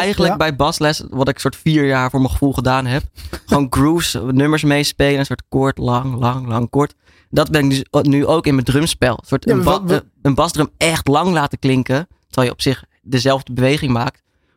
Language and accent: Dutch; Nijmegen, Gelderland, Netherlands; En ik kom dan uit Nijmegen, dus dichtstbijzijnd is Arnhem.